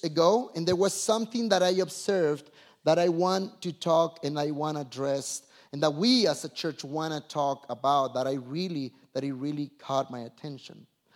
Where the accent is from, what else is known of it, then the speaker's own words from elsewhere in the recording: Minatitlan, Veracruz, Mexico; I grew up in Mexico, in Minatitlan, Veracruz. How many of you have heard of Minatitlan?